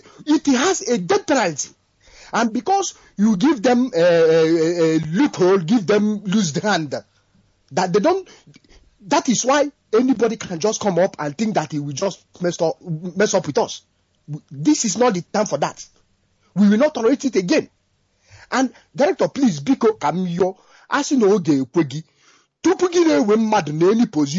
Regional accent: Basque Country, Spain; English is a second language; Actually, I'm from Spain, but not from Barcelona.

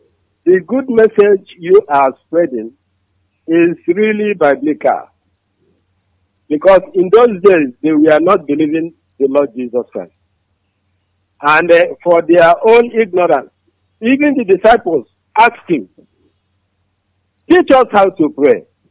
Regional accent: Aba, Abia, Nigeria; English is a second language; I'm from Aba.

